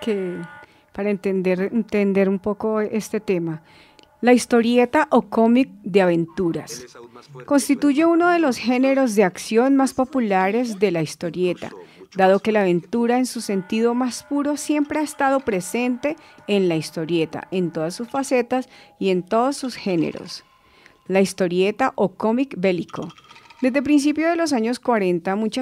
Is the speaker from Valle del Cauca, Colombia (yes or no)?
no; Santander, Colombia; Como santandereana, pues obvio, ¿no?